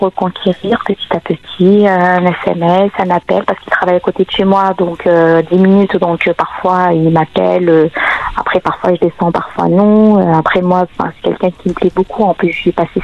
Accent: Algeria; now in France; je suis étudiante étrangère, je viens d'Algérie, donc je suis venue toute seule, il n'y avait pas mes parents.

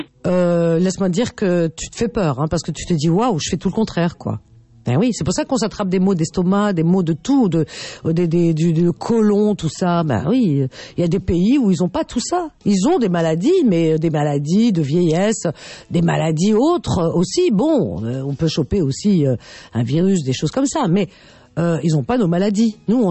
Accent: Paris, Île-de-France, France; parce que je suis une Parisienne. Donc, comme toute Parisienne qui se respecte, j'ai des excès.

